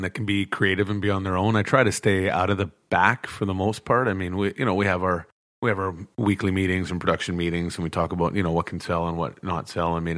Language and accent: English; British Columbia, Canada; born or raised there; also born or lived in Toronto